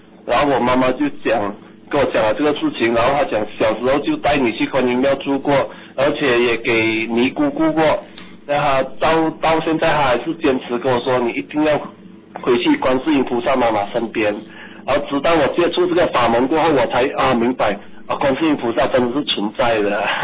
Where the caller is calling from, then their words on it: Malaysia; 我是从马来西亚打来的。